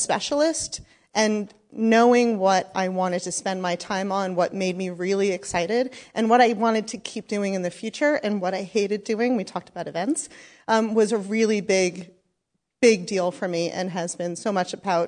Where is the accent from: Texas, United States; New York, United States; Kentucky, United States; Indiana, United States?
New York, United States; I'm from New York. I can be a little negative.